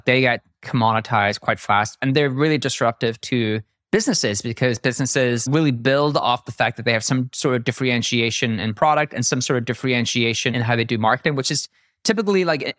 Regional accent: Ireland; I'm Irish.

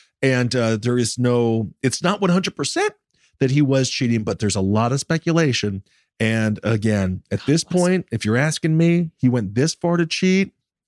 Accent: United States; But I'm an American.

